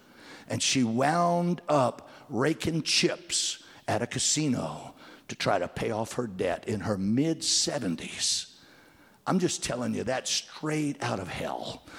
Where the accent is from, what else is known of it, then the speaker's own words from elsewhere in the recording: Louisiana, United States; Hey, I come from South Louisiana, and in South Louisiana, everybody drinks, and everything's a party